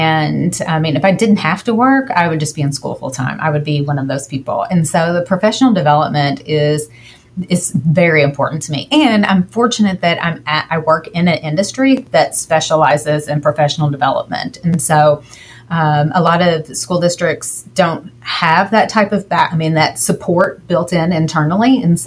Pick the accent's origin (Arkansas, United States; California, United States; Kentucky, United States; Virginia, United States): Kentucky, United States; I grew up in Kentucky, and it was very much in the 90s, a traditional vocational system with the traditional courses.